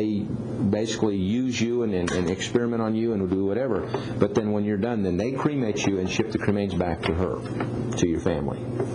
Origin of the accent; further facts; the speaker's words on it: Hayes, United States; And, of course, I was raised in the funeral business. I'm from Hayes. I grew up in a funeral home.